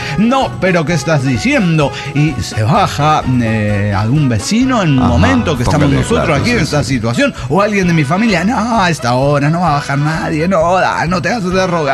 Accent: Tarija, Bolivia; de Guadalquivir, Tarija, Bolivia

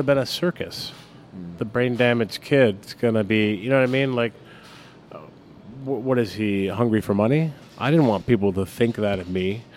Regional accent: Buffalo, New York, United States; Not from Buffalo, not my hometown, not anything like that.

